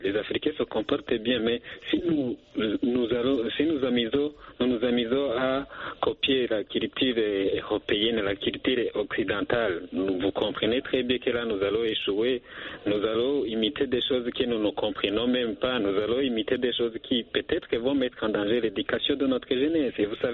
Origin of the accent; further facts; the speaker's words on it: Burundi; chez nous en Afrique, par exemple, chez nous au Burundi